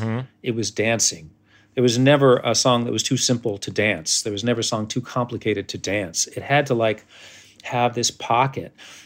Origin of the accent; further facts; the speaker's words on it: New York, United States; as a New Yorker trying to play bluegrass and like trying to do it right.